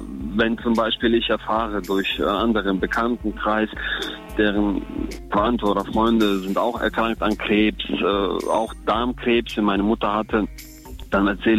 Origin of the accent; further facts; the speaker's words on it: Siegburg, North Rhine-Westphalia, Germany; Aus Siegburg.